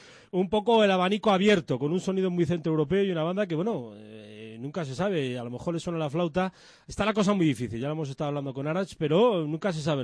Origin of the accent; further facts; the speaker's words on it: Bilbao, Basque Country, Spain; yo nací en Bilbao y allí viví 28 años, o 29.